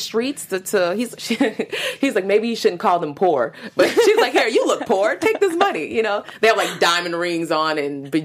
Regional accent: Houston, Texas, United States; But anyways, because I'm from Houston, so I was like, I have to point that out.

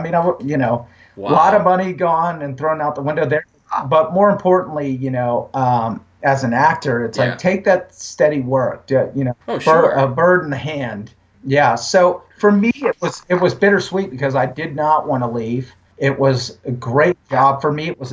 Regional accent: Texas, United States; And outside of Austin, and I'm originally from Texas

